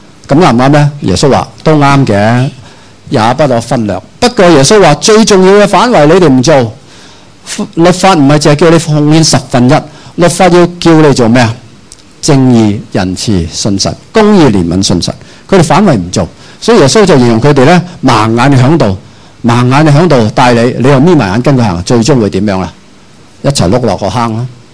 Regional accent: China; 好像我中国人种米，

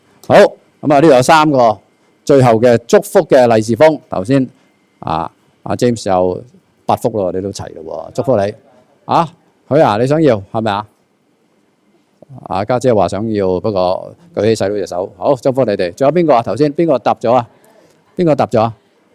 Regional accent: Hong Kong; 其实尼希米同我哋差唔多，好似我哋香港人咁样

